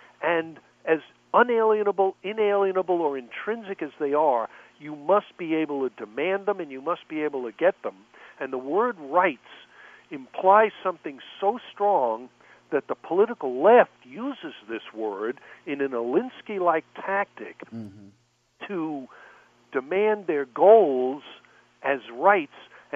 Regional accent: Arizona, United States; I think my home state, Arizona, only gets 2 hours of this.

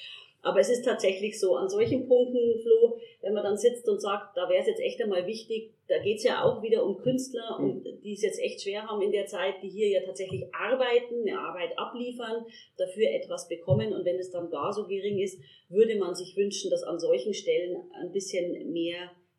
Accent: Regensburg, Bavaria, Germany; Ich bin ein Kind des Ostens in Regensburg und ich kenne die Gerrickestraße tatsächlich noch als No-Go-Area von früher.

